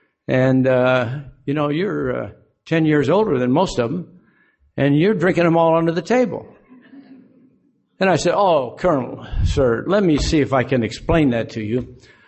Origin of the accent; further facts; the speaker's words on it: Aurora, Illinois, United States; And I used to start off my story by saying that I grew up in Aurora, Illinois. That's the vacation spot of the Midwest.